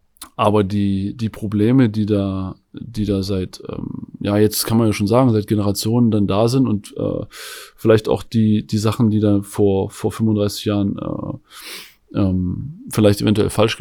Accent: Eisenach, Thuringia, Germany; also born or lived in Jena; Wie gesagt, meine Kindheit in Eisenach verbracht und meine Schulzeit in Jena oder die zweite Schulzeit quasi in Jena.

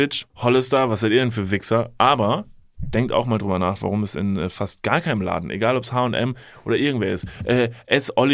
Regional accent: Kevelaer, North Rhine-Westphalia, Germany; Und wir hatten bei uns in Keveler, es gab ein Spielzeug.

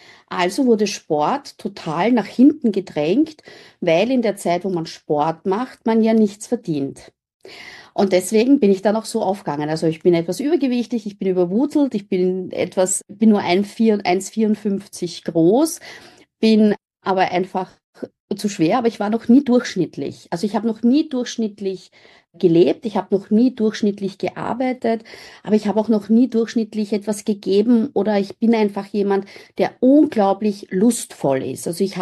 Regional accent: Lower Austria, Austria; Ich bin jetzt 50. Bin aus Niederösterreich

